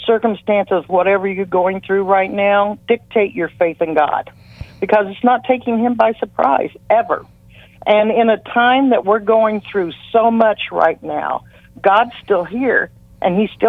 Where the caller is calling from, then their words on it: St. Louis, Missouri, United States; St. Louis, Missouri.